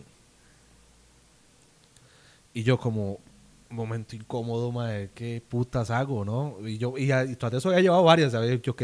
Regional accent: San José, Costa Rica; Le digo, no, mi hermano, yo soy de San José.

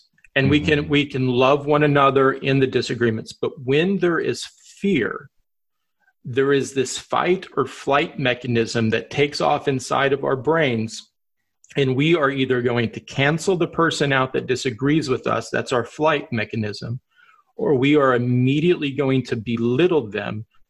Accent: Oklahoma, United States; I'm a huge college football fan, and I'm originally from Oklahoma.

